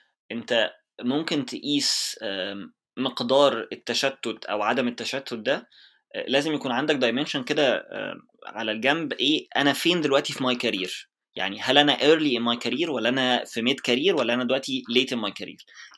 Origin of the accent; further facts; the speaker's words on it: Egypt; there is a bigger maturity في building startups عن اللي موجود عندنا في مصر. انا كنت already اشتغلت في مصر في اكتر من startup